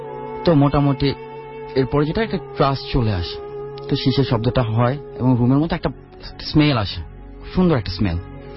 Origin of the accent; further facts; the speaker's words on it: Rampura, Dhaka Division, Bangladesh; Hello রসুল ভাই … আমি এসেছি রামপুরা থেকে।